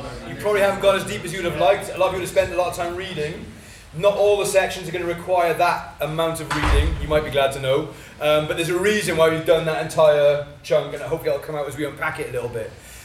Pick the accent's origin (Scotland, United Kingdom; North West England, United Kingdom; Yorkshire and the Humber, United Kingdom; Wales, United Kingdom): Wales, United Kingdom; But I'm Welsh. We can't help it.